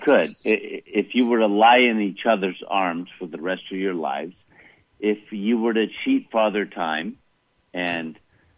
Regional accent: Glendale, California, United States; English is a second language; also born or lived in Pasadena; And I was born in Pasadena, California, which is in Southern California, in near LA. And what I learned is in a very highly populated Armenian community, which is Glendale, California

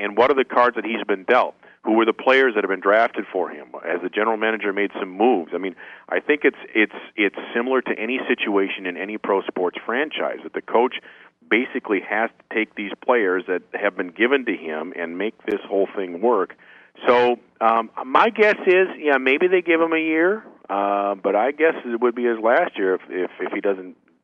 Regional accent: Minnesota, United States; Well, I grew up in Minnesota, so I'm a longtime Vikings fan

